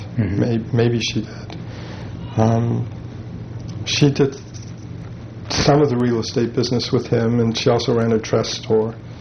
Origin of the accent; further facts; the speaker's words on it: Nashville, Tennessee, United States; also born or lived in Cleveland, Ohio; We moved to Nashville, Tennessee.